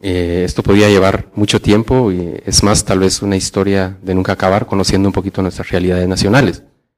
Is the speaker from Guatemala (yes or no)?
yes; Guatemala; soy de Guatemala, soy Maya Jacquequel